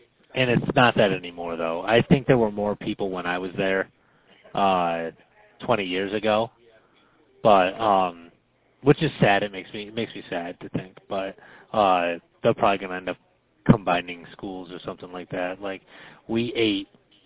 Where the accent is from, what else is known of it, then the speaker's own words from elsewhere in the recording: Pavilion, New York, United States; now in Rochester, United States; South, where I grew up, not where I live now. I live in Rochester proper, but where I grew up is Pavilion